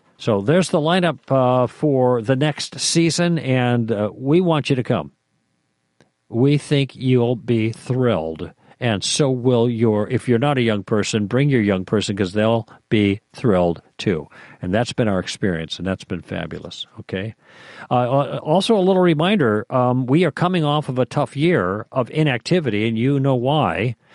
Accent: Chicago, Illinois, United States; I almost said junior highers because that's what we used to call them when I grew up in Chicago.

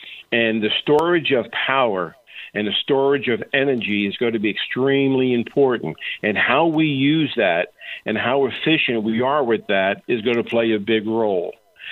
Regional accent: United States; Hey, I'm an American like everybody else.

